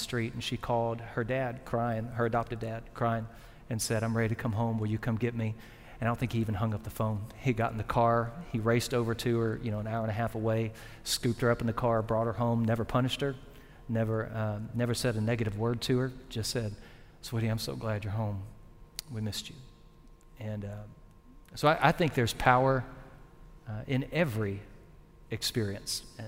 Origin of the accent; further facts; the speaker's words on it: Baton Rouge, Louisiana, United States; now in Beaumont, United States; I grew up in South Louisiana in Baton Rouge, and my first Texas experience was Port Arthur.